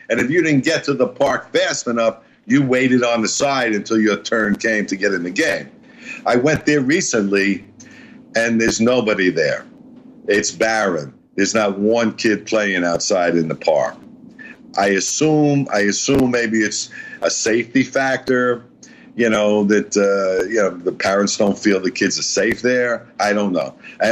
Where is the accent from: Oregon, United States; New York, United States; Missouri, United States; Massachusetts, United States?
New York, United States; I grew up in the South Beach Projects, and my parents, my father was in World War II